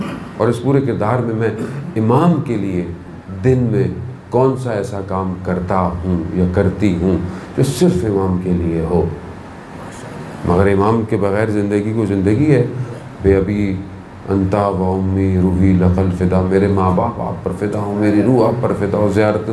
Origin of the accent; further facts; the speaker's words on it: Pakistan; بحیثیت قوم پاکستان بات کر رہا ہوں میں, بہرحال کیونکہ بہرحال ہم پاکستانی ہیں.